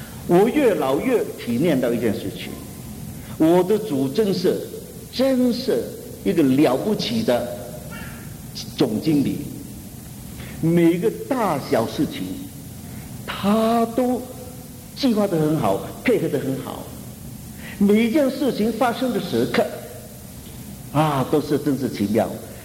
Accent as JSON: {"language": "Chinese", "country": "China", "said": "我们中国人说契机，一个机缘来了，可以是坏，可以是好"}